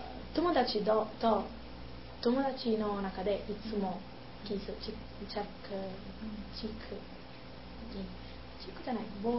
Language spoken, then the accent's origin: Japanese; Italy; Japanese is a second language; 私はイタリア人だから、